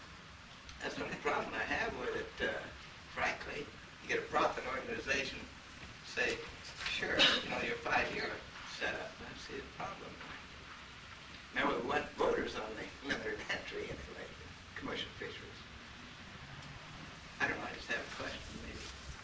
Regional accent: Haines, Alaska, United States; from Haines. I belong to a nonprofit organization, half a year's AB up there.

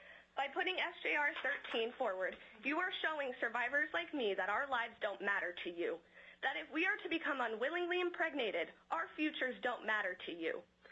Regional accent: Alaska, United States; the state of Alaska and on the Kenai Peninsula. Although the experience I had with sexual assault in my hometown was awful

